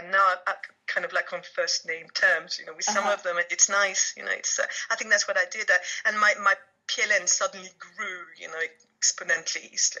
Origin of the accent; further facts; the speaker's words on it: France; moved away as an adult; also born or lived in London; now in United Kingdom; I was born in France and was raised there, and I moved to UK. I started going to London when I was about 14, and I moved there when I was 18 and spent about 20 odd years.